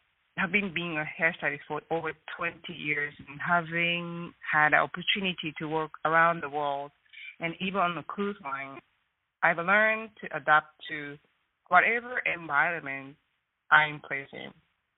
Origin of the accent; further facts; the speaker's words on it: Japan; English is a second language; Okay, I am from Japan